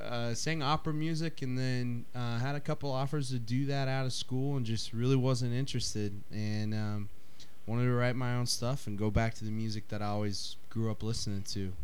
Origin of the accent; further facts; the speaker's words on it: Yukon, Oklahoma, United States; I grew up in Yukon, Oklahoma. It's the hometown of … That's like our claim to fame.